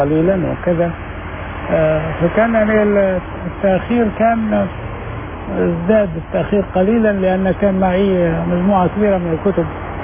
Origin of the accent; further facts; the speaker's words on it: Libya; أنا يعني ليبي وإقامتي في ليبيا ليس لدي إقامة هنا وسفارتكم غير موجودة في طرابلس وأنا عندي إقامة في قطر